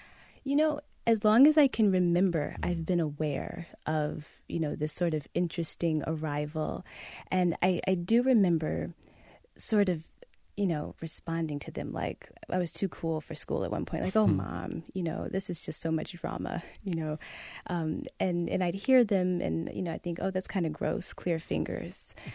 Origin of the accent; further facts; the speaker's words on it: Shaker Heights, Ohio, United States; So I was born in Cleveland, Ohio, and my family lived in Shaker Heights, this little suburb outside of Cleveland.